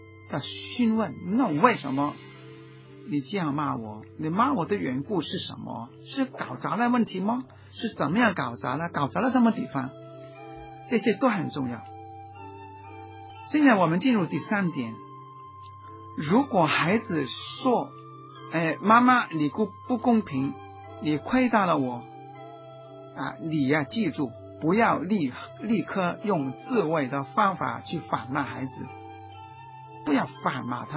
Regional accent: Guangdong, China; 我们广东人说心知肚明

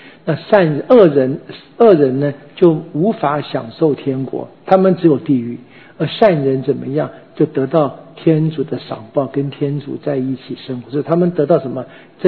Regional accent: Taiwan; 说我们台湾话说怎么样

